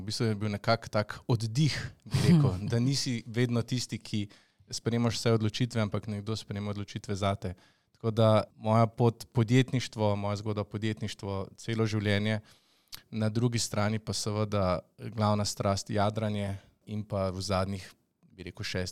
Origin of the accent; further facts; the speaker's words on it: Vrhnika, Central Slovenia, Slovenia; Jaz sem izhajam iz Vrhnike. Moj oče pa živi v Škofji Loki